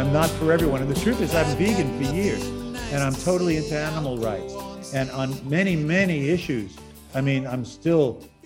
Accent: Brooklyn, New York, United States; I grew up in Brooklyn, and these guys were the elites.

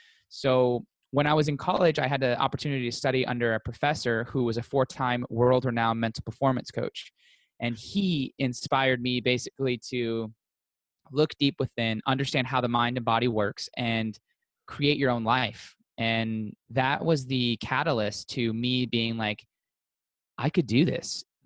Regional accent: Las Vegas, Nevada, United States; I grew up in Las Vegas, born and raised

